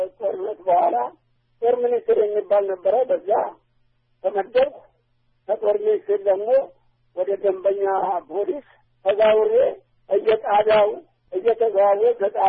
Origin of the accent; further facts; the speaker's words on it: Bulga, Amhara, Ethiopia; born there; የተወለድኩት ስላሴ ይባላል ቡልጋ 1900 አስር ዓመተ ምህረት ነው የተወለድኩት።